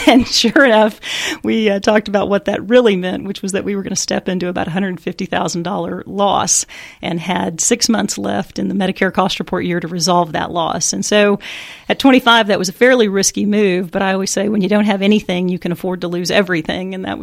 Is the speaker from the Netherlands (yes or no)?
no; Houston, Texas, United States; Well, I grew up in the Houston area